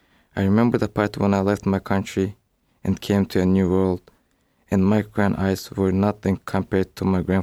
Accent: Russia; I'm from Russia, and I'm reading a poem, I Remember.

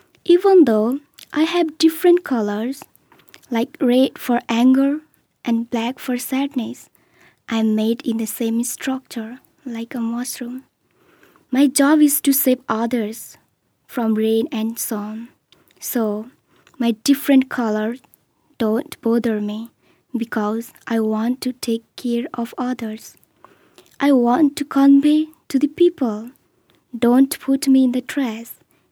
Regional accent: Nepal; English is a second language; I'm from Nepal.

